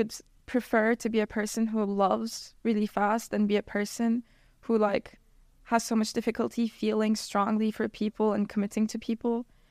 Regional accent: Turkey; English is a second language; now in United States; especially important because I'd moved to the US and I didn't know anyone and my family's so far away. I'm from Turkey.

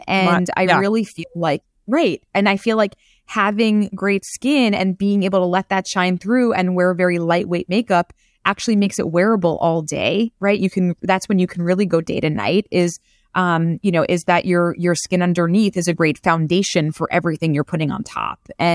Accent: Queens, New York, United States; I'm from Queens. There's, you know, no one's paying $1,200 on their products.

